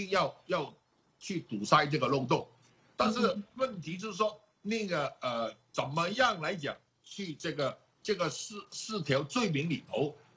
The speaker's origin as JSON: {"language": "Chinese", "country": "Hong Kong", "said": "那才是我们香港人最关注的问题啊"}